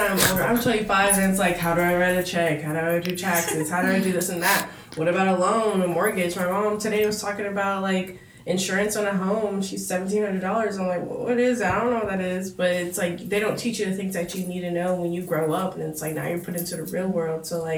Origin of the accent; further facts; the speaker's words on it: Florida, United States; also born or lived in New York / Japan; because like when I was living in New York, I was there for 10 years because like I grew up in Florida. I was there for 3 years. I moved to Japan.